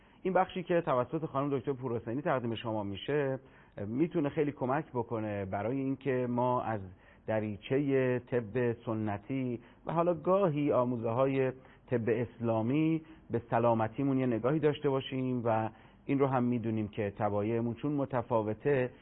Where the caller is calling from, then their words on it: Tehran, Tehran Province, Iran; از تهران هستم.